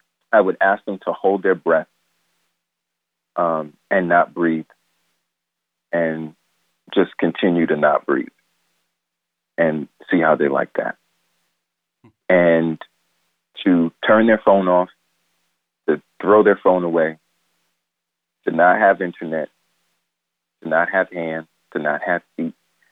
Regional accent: New York, United States; Growing up in New York in the 90s and early 2000s, you know, smiling was seen as soft.

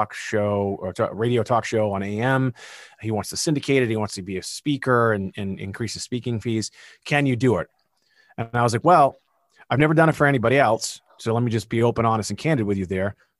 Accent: Massachusetts, United States; accent: Massachusetts; There's my Massachusetts accent.

